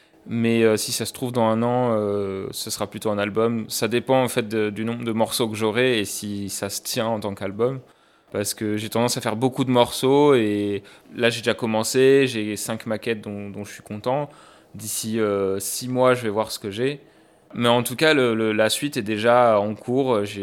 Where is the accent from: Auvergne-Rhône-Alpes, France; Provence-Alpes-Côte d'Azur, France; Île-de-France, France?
Provence-Alpes-Côte d'Azur, France; Grasse; J'ai grandi dans les Alpes-Maritimes à Grasse, donc c'est pas non plus l'autre bout de la France